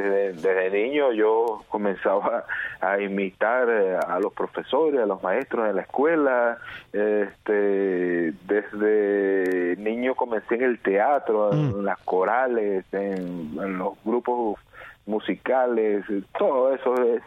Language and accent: Spanish; Venezuela; moved away; hace 14 años ya casi de que salimos de Venezuela. Pero por un lado fue bueno y por el otro fue malo. O sea, malo abandonar mi país.